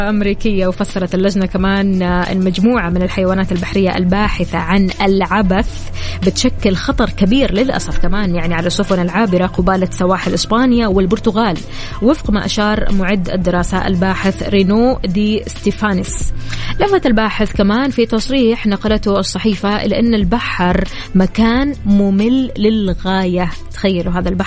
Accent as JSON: {"language": "Arabic", "country": "Kuwait", "said": "أهديها لديرتي الكويت"}